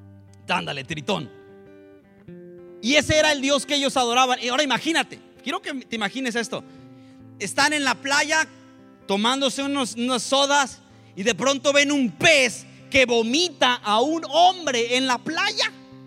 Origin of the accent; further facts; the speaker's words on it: Mexico; de donde yo vengo en México es una, es playa.